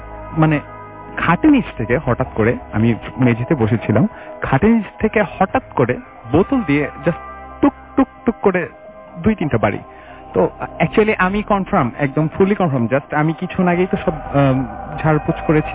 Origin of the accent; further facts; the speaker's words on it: Dhaka Division, Bangladesh; আমি ছোটবেলা থেকে যেখানে বড় হয়েছি জায়গাটা অ্যাকচুয়ালি মান্ডা এবং রাজারবাগ এর মধ্যবর্তী একটা স্থান, খুব নির্জন এলাকা।